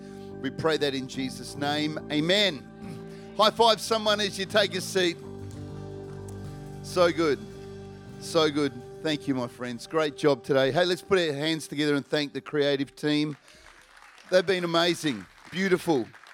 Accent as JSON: {"language": "English", "country": "Australia", "said": "I'm an Aussie, mate. I'm an Ocker. But I also realize that I have a dual citizenship."}